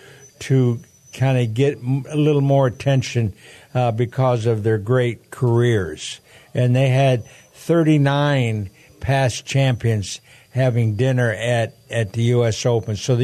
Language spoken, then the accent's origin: English; Michigan, United States; born there; I was born in Michigan.